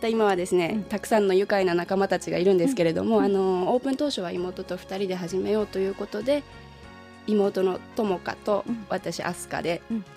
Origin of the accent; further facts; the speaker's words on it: Fukushima, Japan; 大自然の中で生まれ育ちまして、その日本列島でもちょうど福島のあたりっていうのは北の植物、南の植物、高山植物が一番豊かと言われているエリアだったので